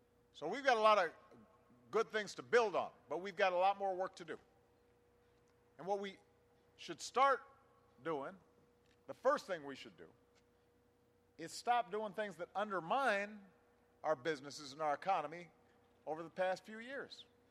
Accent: Illinois, United States; Yeah, you've got corn and wheat that's coming down from my home state of Illinois down the river

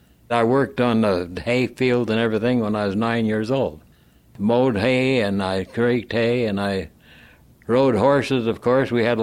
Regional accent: Roundup, Montana, United States; I was born in Roundup, Montana, and raised on a cattle ranch about 30 miles east and south of Roundup in the Bull Mountains.

